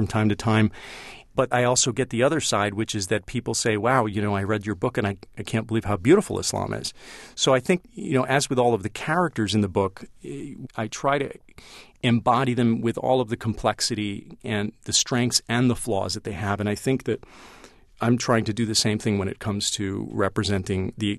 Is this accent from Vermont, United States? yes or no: no; Wisconsin, United States; I'm from Wisconsin.